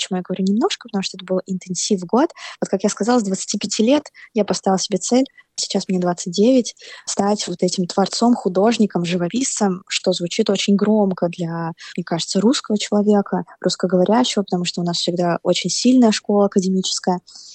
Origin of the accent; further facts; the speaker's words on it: Saratov, Saratov Oblast, Russia; now in Saint Petersburg, Russia; Я из Саратова переехала в Петербург